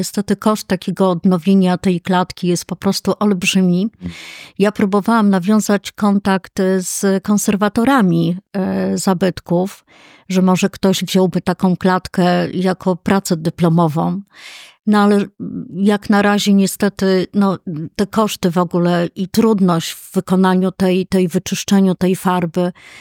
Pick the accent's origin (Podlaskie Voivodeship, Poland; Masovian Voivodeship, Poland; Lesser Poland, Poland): Masovian Voivodeship, Poland; Warsaw; urodziłam się w szpitalu praskim i do tam 4-5 roku życia mieszkałam na Pradze, na inżynierskiej, róg stalowej.